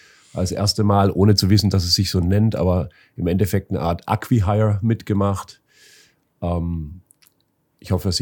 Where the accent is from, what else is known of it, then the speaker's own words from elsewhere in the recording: Baden-Württemberg, Germany; Ja, bin aufgewachsen in der Stuttgarter Ecke, war eigentlich schon immer neugierig und habe deswegen auch in verschiedenen Ecken auf der Erde gelebt.